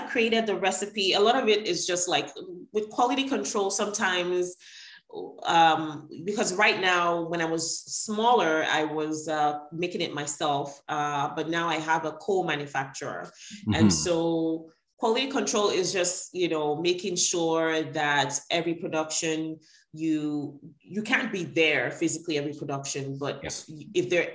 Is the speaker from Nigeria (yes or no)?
yes; Nigeria; So, and for example, the green pepper sauce, I'm Nigerian.